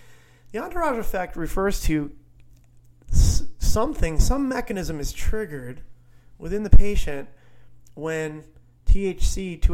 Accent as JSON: {"language": "English", "region": "New Jersey", "country": "United States", "tie": "born or raised there", "said": "my home state of New Jersey"}